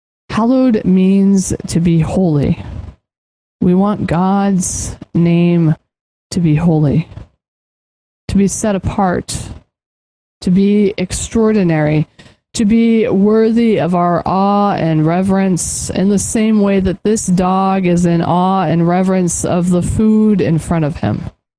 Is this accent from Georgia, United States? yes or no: no; Albuquerque, New Mexico, United States; my hometown, Albuquerque, is riddled with celebrities now that it's become a popular filming location.